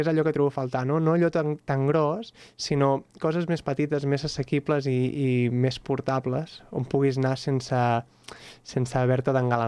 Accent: Barcelona, Catalonia, Spain; now in Sant Cugat del Vallès, Spain; jo sóc fill de Barcelona i fill del meu barri, del Fortpienc, però em sento, aquest any que he viscut aquí, em començo a sentir santcugatenc

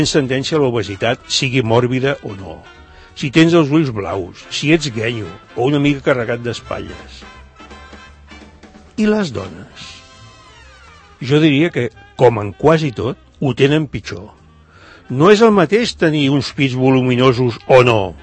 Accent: Barcelona, Catalonia, Spain; born there; now in La Floresta, Spain; Clar que ell viu a Valldoreix i jo a la Floresta, ja s'entén. No considera que tant ell com jo vam néixer a Barcelona

